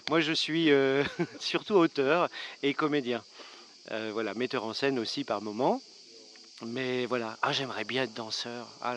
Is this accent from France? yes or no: yes; Poissy, Île-de-France, France; also born or lived in Paris; now in Montpellier, France; Je suis de Poissy. J'ai vécu surtout à Paris. J'habite maintenant à Montpellier.